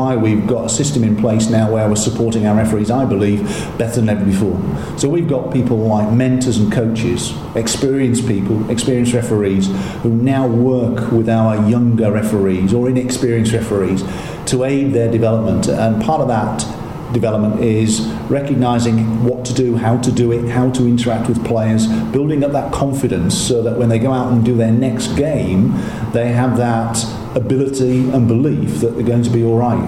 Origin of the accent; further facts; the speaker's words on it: Yorkshire and the Humber, United Kingdom; also born or lived in Sussex; I was down in Sussex for 8 years. And then I went back up to Humberside. I classed myself as a Yorkshire lad.